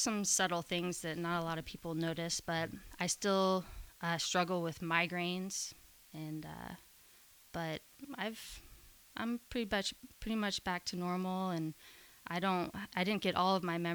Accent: Texas, United States; also born or lived in North Carolina; I grew up in Texas and picked up on, I think that really influenced my country sound. Even though I was in North Carolina for a brief period

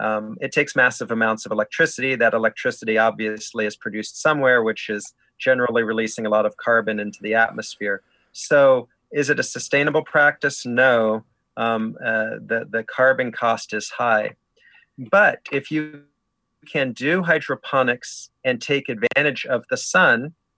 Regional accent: San Jose, California, United States; I grew up in San Jose.

